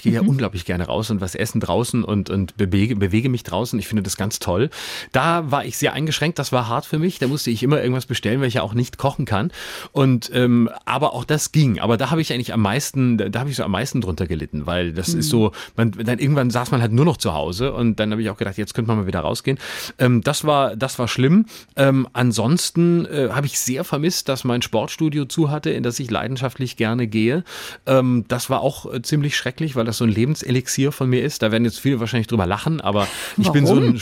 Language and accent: German; Baden-Württemberg, Germany; als Badener möchte man nicht mit Schwaben in einen Topf geworfen werden.